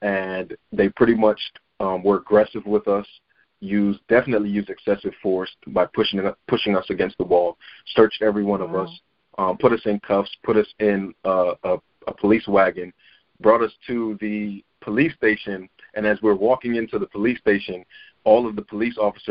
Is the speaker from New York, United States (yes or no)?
yes; Brooklyn, New York, United States; I'll go to a time where I grew up in Brooklyn, New York